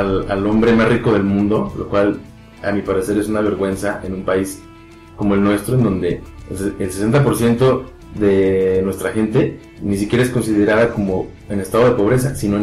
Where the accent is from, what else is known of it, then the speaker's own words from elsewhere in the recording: Mexico; como mexicano que me ha tocado vivir cambios significativos en mi país